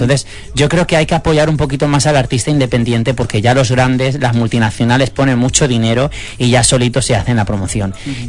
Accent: Spain; yo soy muy español y me gusta que digan

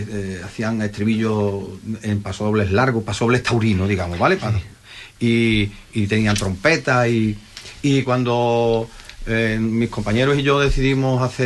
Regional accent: Minas de Riotinto, Andalusia, Spain; Yo empecé en mi pueblo, en Riotinto.

